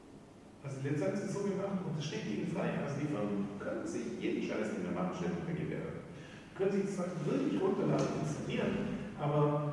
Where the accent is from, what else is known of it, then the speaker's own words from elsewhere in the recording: Baden-Württemberg, Germany; Aber ich bin Schwabe